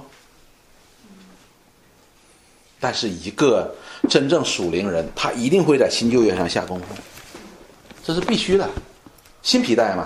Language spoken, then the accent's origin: Chinese; China; 我中国人有句话叫五十步笑百步